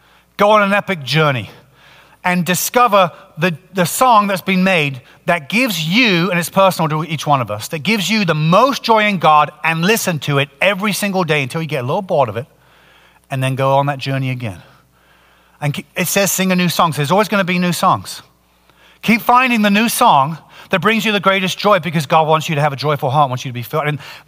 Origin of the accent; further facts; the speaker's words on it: England, United Kingdom; which is ironic as an Englishman